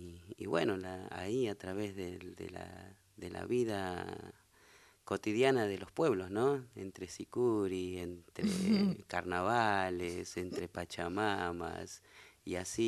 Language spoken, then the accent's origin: Spanish; Huacalera, Jujuy, Argentina; born or raised there; also born or lived in Humahuaca